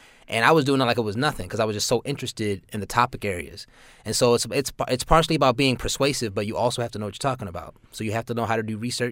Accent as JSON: {"language": "English", "town": "Baltimore", "region": "Maryland", "country": "United States", "tie": "born or raised there", "said": "Well, I'm from, I grew up in West Baltimore. Went to Digital Harbor High School, and I went to college at Towson University."}